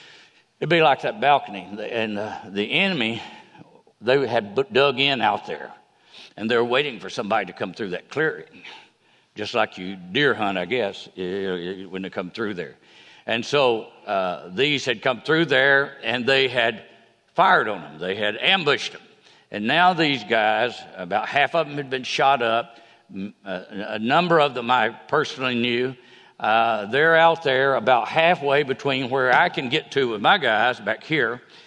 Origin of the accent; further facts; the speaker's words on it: Fort Payne, Alabama, United States; My contribution to my going away from my hometown in Fort Payne was the boys down at the shoe shop